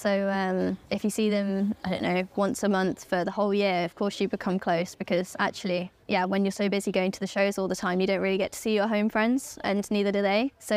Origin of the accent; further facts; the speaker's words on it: United Kingdom; But that's only maybe because I'm also British.